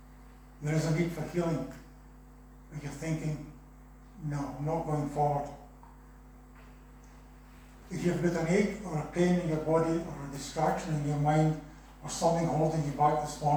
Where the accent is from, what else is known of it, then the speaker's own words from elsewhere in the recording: Scotland, United Kingdom; accent: Scottish; have a Scottish accent on top of it. I am from Ayrshire, I don't even speak Scottish properly.